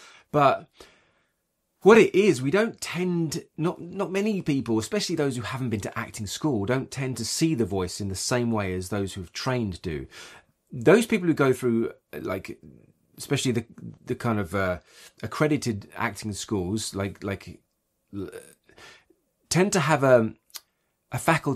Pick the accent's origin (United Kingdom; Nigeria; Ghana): United Kingdom; England; you know, I'm from England, right?